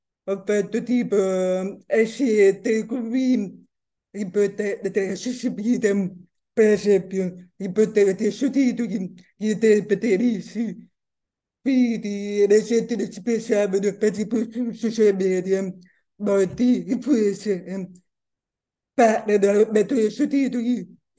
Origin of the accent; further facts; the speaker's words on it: Catania, Sicily, Italy; born there; Io sono nata in Sicilia, a Catania.